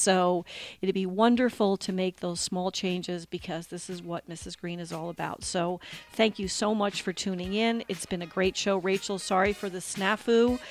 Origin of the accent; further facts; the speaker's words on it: United States; And as an American, I want to know how come only 10 of those made the hit list in the United States of America.